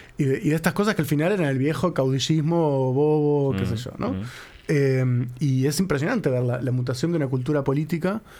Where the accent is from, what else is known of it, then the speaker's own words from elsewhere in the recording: Uruguay; Y claro, como los uruguayos más o menos siempre votamos lo mismo